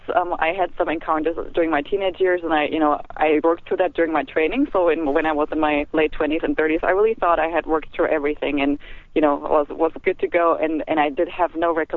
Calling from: Santa Barbara, California, United States; From Santa Barbara.

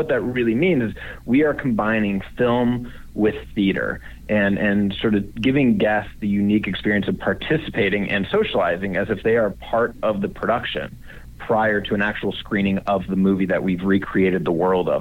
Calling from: Beverly Hills, California, United States; I'm calling you from our little office over in Beverly Hills that we have set up for the next couple months.

